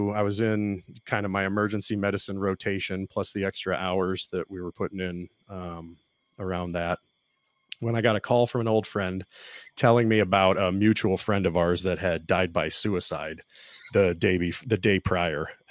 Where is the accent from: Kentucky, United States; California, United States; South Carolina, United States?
Kentucky, United States; I'm from Kentucky. When you're from the Guard, they try to send you to whatever phase two site is closest to your home state